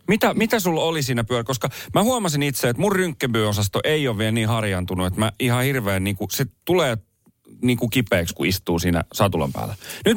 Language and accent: Finnish; Nummela, Uusimaa, Finland; Joo, mä oon Nummelasta.